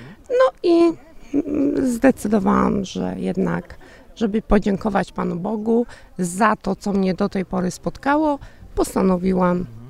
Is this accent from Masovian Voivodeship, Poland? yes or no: yes; Giżyce, Masovian Voivodeship, Poland; Tak, jestem z Giżyc.